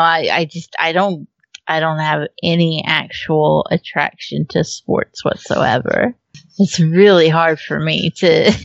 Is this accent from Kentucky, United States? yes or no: yes; Kentucky, United States; I'm from Kentucky, so I'm like contractually obligated to say that I like basketball.